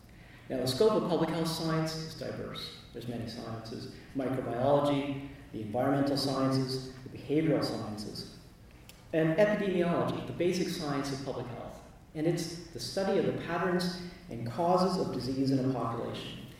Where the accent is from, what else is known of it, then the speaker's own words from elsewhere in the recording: Canada; I am a Canadian physician and medical officer of health, and I work in the smallest of Canada's 10 provinces